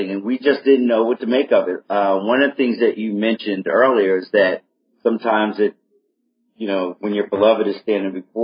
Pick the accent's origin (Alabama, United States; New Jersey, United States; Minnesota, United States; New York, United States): New Jersey, United States; Newark; I mean, I grew up in Newark, New Jersey, and she grew up in Kansas, right?